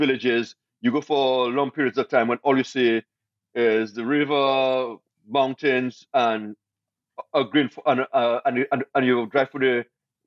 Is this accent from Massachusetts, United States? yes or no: no; New York, United States; We come from New York, we're from Portugal.